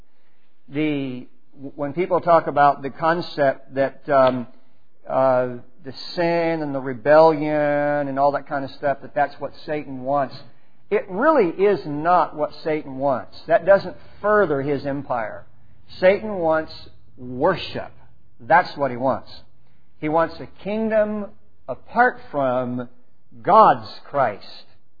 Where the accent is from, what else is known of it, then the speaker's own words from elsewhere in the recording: Texas, United States; now in California, United States; Yeah, I mean, I'm from Texas, but I'm in California.